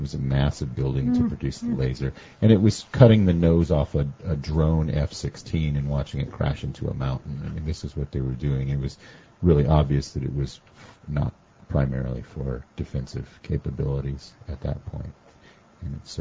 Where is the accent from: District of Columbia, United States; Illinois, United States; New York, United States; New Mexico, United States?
New Mexico, United States; Alamogordo; I grew up outside of Alamogordo, New Mexico, and we did get to go out there and see this